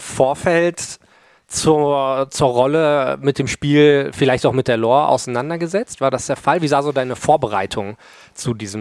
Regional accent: Germany; first language German; Also ich habe nie das Gefühl, als Deutscher jetzt, ne, Muttersprachler, dass Killjoy dazu aufgesetzt wirkt

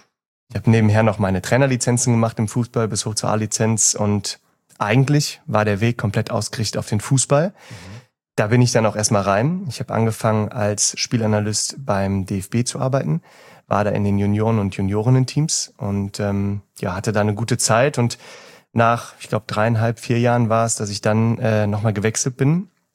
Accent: Cologne, North Rhine-Westphalia, Germany; ich komme ursprünglich hier aus Köln

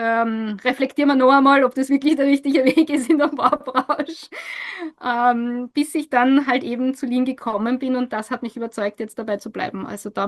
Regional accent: Austria; die hätte ich gern bei uns in Österreich.

